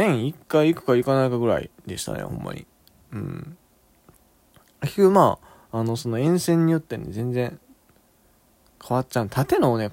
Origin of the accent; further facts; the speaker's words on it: Amagasaki, Hyogo, Japan; 僕、まあ、兵庫県の尼崎市の出身なんですが、今はね、もうそこには住んでないんですけれども